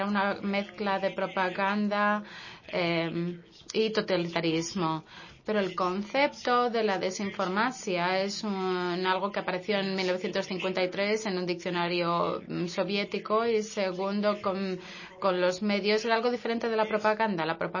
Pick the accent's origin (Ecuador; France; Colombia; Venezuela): France; soy de Francia